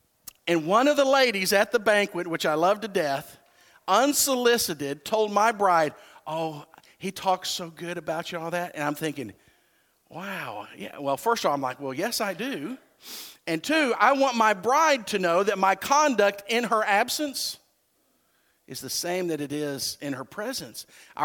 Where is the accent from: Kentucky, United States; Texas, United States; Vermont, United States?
Texas, United States; Now, wait a minute. I'm a Texan. Oh, yes, I am. I'm an American. Oh, yes, I am.